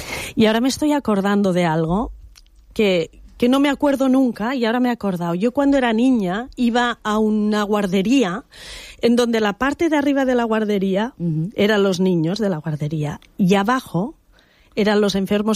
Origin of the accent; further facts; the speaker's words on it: Olot, Catalonia, Spain; de Gerona a Olot, yo soy de Olot, un autobús.